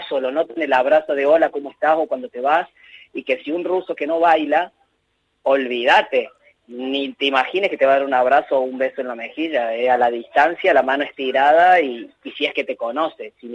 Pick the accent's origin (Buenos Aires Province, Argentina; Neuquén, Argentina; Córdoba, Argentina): Córdoba, Argentina; y yo como cordobés